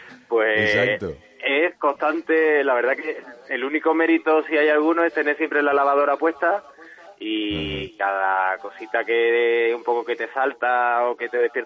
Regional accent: Seville, Andalusia, Spain; now in Madrid, Spain; yo aquí quieren que yo sea un madrileño que nació en Sevilla y yo sigo siendo un sevillano que vive en Madrid.

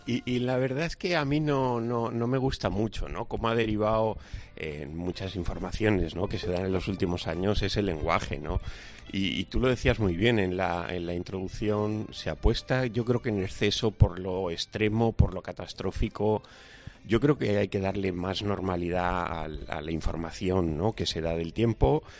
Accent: Alicante, Valencian Community, Spain; born there; Sí, nací en Alicante.

